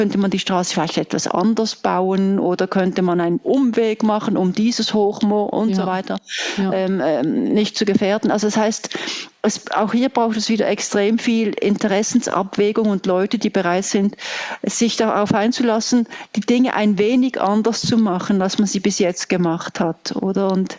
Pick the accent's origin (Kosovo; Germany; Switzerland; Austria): Switzerland; accent: Swiss German